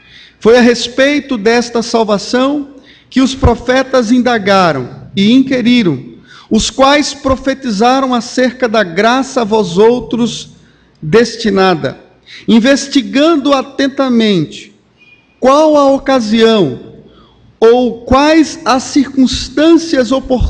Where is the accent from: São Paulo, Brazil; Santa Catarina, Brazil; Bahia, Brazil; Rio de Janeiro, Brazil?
Bahia, Brazil; João Dourado; Nós somos baianos da região ali do interior da Bahia, a região de Irecê, a Estrada do Feijão, mais precisamente João Dourado.